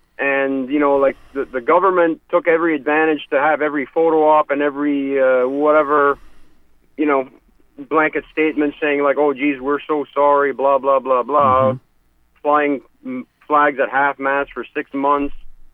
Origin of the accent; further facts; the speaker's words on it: Canada; first language French; English is a second language; Well, I'm from Canada.